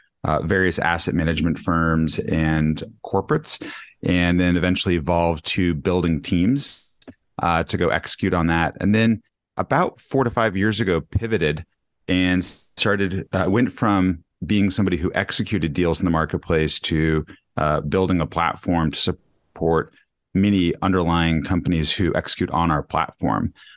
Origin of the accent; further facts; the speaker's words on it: Denver, Colorado, United States; now in New York City, United States; I grew up in Denver, Colorado, have an awesome family there who still live in Denver, grew up as a big skier, lacrosse player, mountain biker